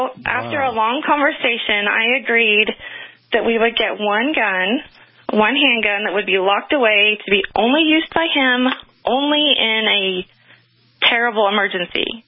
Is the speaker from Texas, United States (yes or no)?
yes; Dallas, Texas, United States; I grew up in Dallas, a big city. I was in the middle of the city. And although it was Texas and guns were relatively common, they weren't in my home.